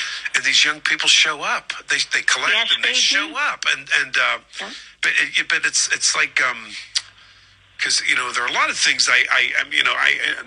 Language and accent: English; Pittsburgh, Pennsylvania, United States; You know, I grew up in Greenfield. We were kids of blue collar neighborhoods and all this type thing, and it's what Pittsburgh is, you know, tough steel town, all of that.